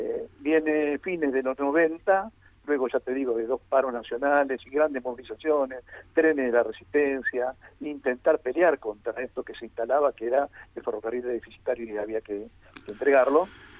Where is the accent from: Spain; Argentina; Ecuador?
Argentina; somos los argentinos